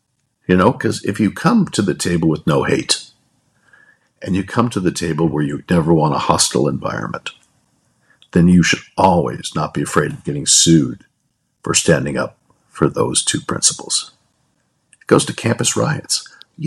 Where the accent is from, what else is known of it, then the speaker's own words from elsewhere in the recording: California, United States; I grew up in California and I came back home